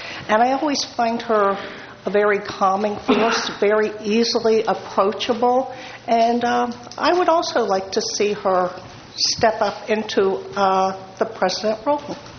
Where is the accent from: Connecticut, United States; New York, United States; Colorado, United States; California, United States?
California, United States; Arroyo Grande; I'm from Arroyo Grande.